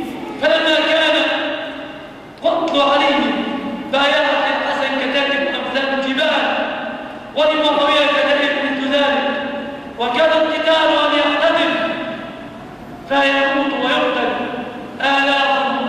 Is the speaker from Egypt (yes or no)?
yes; Egypt; عن بلادنا مصر